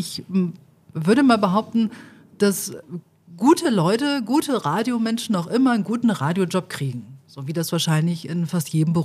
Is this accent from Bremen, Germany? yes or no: yes; Bremen, Germany; Also ja, ich komme aus Bremen, genau.